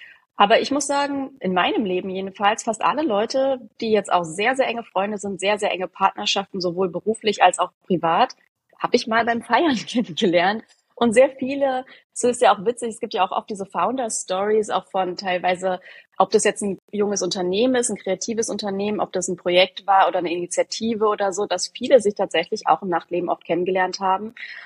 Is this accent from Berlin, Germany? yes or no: yes; Berlin, Germany; Also erstmal, ich bin Berlinerin, ne, in Berlin geboren und aufgewachsen. Gibt's ja jetzt auch nicht mehr so häufig, dass die noch hier sind. Und ich bin übrigens auch geboren am 9.11.89, also am Tag des Mauerfalls in Berlin.